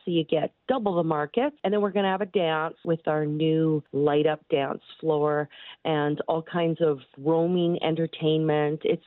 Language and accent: English; Edmonton, Alberta, Canada; and because I'm born and raised in Edmonton, so I'm local too.